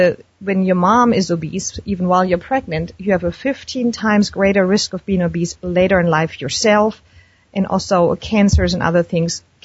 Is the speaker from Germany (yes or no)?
yes; Germany; I'm from Germany